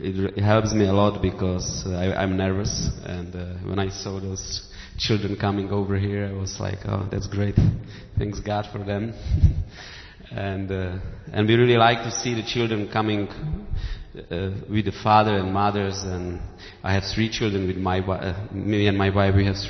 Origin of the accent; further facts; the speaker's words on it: Czechia; English is a second language; I was born in Czech Republic, and I was raised there, and I grew up on the border with Poland and Slovakia, and I understand a little bit Polish and Slovakia and Russians, and I learned a little of English